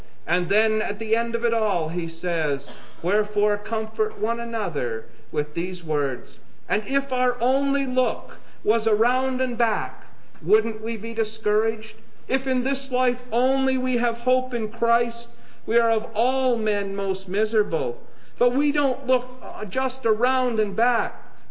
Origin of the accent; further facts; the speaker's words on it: Canada; now in United States; My citizenship is Canadian.